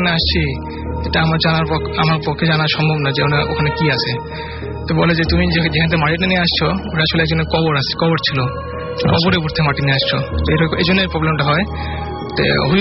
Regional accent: Natore, Rajshahi Division, Bangladesh; আমি নাটোর থেকে আসছি।

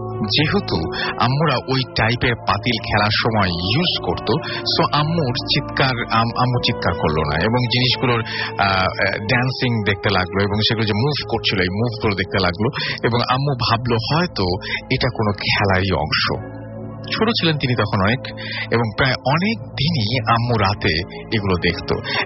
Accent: Dumuria, Khulna Division, Bangladesh; আমার গ্রামের খুলনা ডুমুরিয়া থানার শেরপুর শরৎপুর গ্রাম

